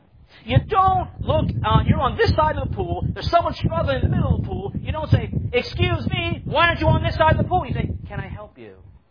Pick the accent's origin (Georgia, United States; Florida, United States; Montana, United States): Florida, United States; Orlando; I'm a city boy. I'm from Orlando.